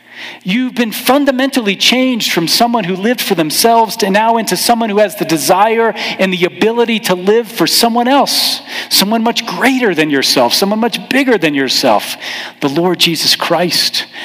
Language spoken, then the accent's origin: English; Houston, Texas, United States; I grew up in Houston.